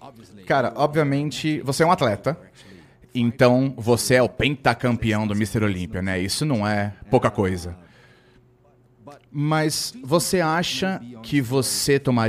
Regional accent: Brazil; Eu sou brasileiro, ele é meu chegado.

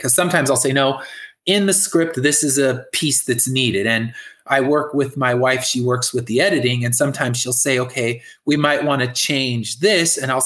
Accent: California, United States; The only one I'm doing in Florida is the Tampa one, because I'm from California.

